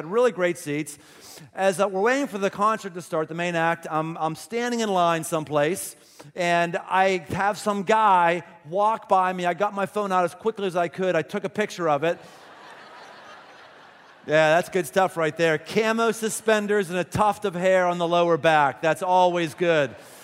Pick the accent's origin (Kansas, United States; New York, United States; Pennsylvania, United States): Pennsylvania, United States; Pittsburgh; now in Ohio, United States; When I came from Pittsburgh, where we picked on West Virginia, came here to Ohio, where in Ohio we pick on Kentuckians.